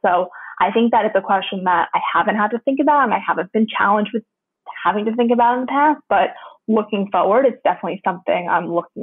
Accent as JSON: {"language": "English", "town": "New York City", "region": "New York", "country": "United States", "said": "I'm from New York City, and I graduated with these two back in May."}